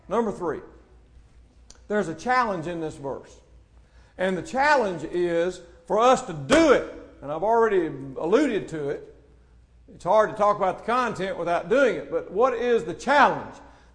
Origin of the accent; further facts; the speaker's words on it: Mississippi, United States; I'm from Mississippi. In the northern part of that state, there's Arca Butler Lake, and then going on south, there's Sardis Lake, there's Enid Lake. I was raised 3 miles from Enid Lake.